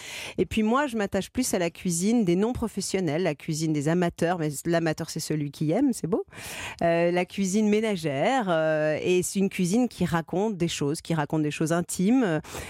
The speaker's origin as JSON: {"language": "French", "country": "France", "said": "bien qu'étant née française"}